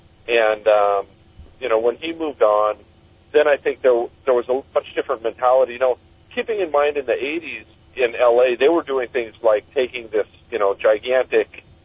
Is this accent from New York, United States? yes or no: no; Fremont, California, United States; I grew up in Fremont, yeah.